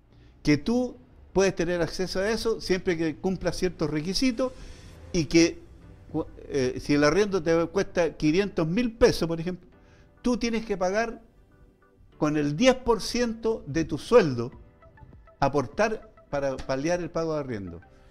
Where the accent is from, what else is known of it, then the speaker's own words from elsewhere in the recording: Antofagasta, Chile; born there; Que yo no soy de Iquique, yo no soy nacido de Iquique, yo soy nacido en Antofagasta.